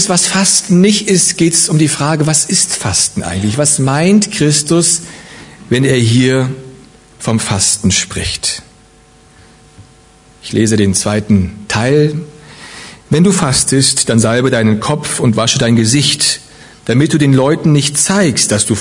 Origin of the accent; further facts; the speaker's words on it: Gummersbach, North Rhine-Westphalia, Germany; ich komme aus Gummersbach, dort bin ich in einer Gemeinde groß geworden